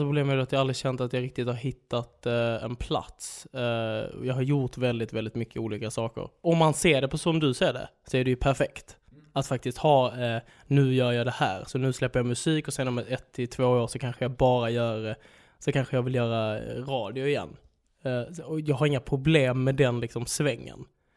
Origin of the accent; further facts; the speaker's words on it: Holmeja, Skåne, Sweden; jag är uppväxt i Holmeja, Svedala, Skåneland.